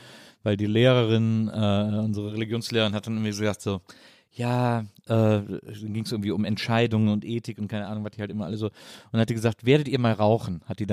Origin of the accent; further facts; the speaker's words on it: Wesseling, North Rhine-Westphalia, Germany; Ich komme aus Wesseling, das ist da zwischen Köln und Bonn, so ein Kaff.